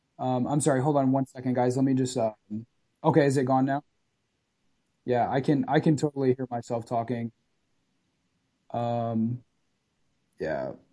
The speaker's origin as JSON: {"language": "English", "region": "Nebraska", "country": "United States", "tie": "born or raised there", "lives_now": "California, United States", "said": "I mean, I grew up in Nebraska, so I'm, you know, I've grown up in cold weather"}